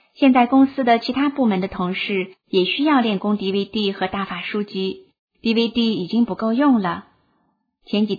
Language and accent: Chinese; China; 作为一个中国人，我很自豪。